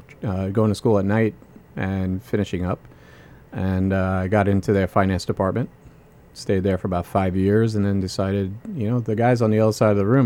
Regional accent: Babylon, New York, United States; also born or lived in Brooklyn; I grew up in Babylon.

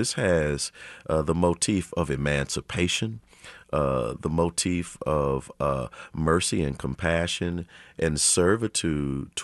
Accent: Kansas City, Missouri, United States; I'm a native son of Kansas City. Product of the Kansas City, Missouri public schools, spent time growing up with my footprint across Prospect, Linwood Boulevard, Indiana, Paseo, Troost Avenue. So I'm homegrown, educated here and grew up here

